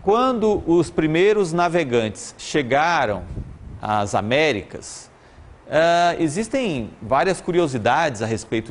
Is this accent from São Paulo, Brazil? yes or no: no; Goiânia, Goiás, Brazil; eu sou de Goiânia e fui convidado